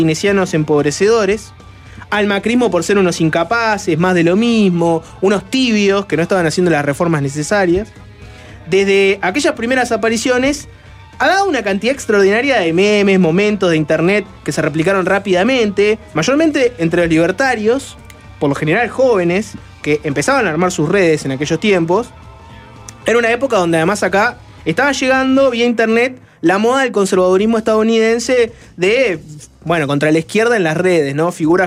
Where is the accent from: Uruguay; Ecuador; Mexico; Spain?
Uruguay